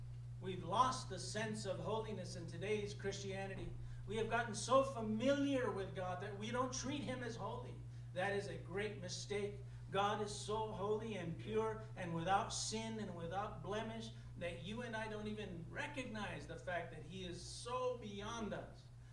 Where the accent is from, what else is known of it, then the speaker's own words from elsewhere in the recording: New Mexico, United States; the people that I grew up with in New Mexico because I know that place. I came back here because of that.